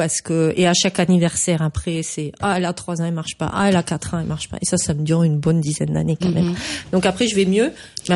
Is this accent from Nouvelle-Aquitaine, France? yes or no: yes; Nouvelle-Aquitaine, France; Que je suis du Lot-et-Garonne. J'ai beaucoup vécu dans le Lot-et-Garonne dans ma vie.